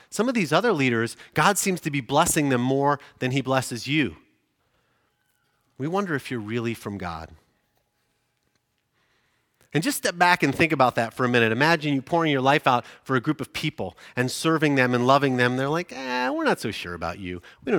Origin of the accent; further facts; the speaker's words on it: United Kingdom; I'm British, so I'm allowed to say that.